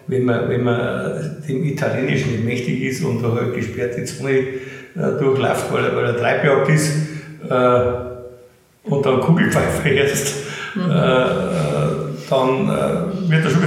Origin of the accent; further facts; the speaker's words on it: Bavaria, Germany; Naja gut, ich bin Oberpfälzer.